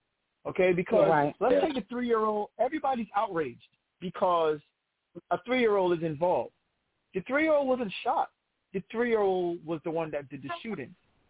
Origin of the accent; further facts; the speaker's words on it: Brooklyn, New York, United States; I grew up in Brooklyn, New York. I didn't start driving until I was 20.